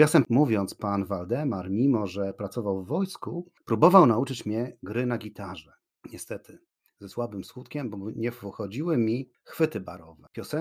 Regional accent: Gdynia, Pomeranian Voivodeship, Poland; Po prostu opowiem o najsmutniejszym okresie w historii mojego rodzinnego miasta.

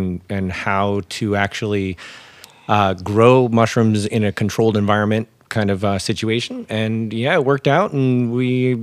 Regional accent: East Berne, New York, United States; Yeah, I am from East Bern, New York, which is part of the hill towns.

